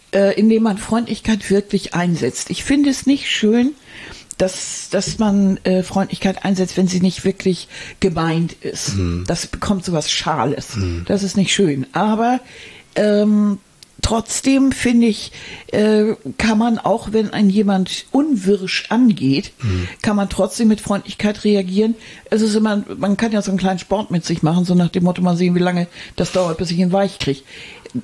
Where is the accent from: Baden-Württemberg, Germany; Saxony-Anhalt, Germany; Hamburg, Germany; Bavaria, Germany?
Hamburg, Germany; Wir sind in Hamburg, in Hornbild steht aufgewachsen. Das ist ein sogenannter sozialer Brennpunkt.